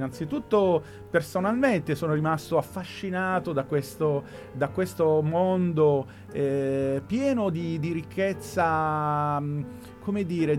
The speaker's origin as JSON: {"language": "Italian", "town": "Taranto", "region": "Apulia", "country": "Italy", "said": "sono magno greco, quindi loro leccesi hanno, io sono di Taranto"}